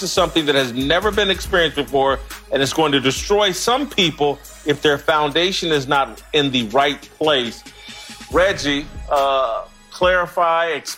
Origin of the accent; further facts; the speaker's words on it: Missouri, United States; I'm from Missouri, from the show me state. You got to show me.